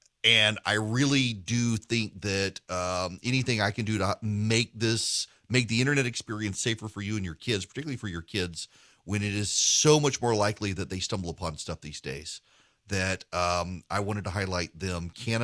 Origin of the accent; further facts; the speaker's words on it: Dubai, United Arab Emirates; I grew up in the Middle East, was raised in Dubai and had a computer in my classroom starting in first grade, an Apple IIe. And I realize I'm the anomaly for particularly for someone in my age group in my 40s.